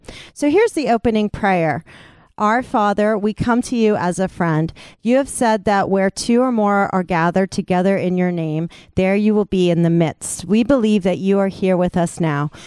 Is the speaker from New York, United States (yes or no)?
yes; New York City, New York, United States; now in Los Angeles, United States; I'm from New York City, and I found my recovery there, and I just moved to LA.